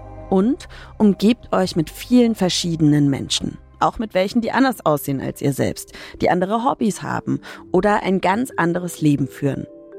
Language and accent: German; Schweinfurt, Bavaria, Germany; ich komme aus Schweinfurt in Bayern.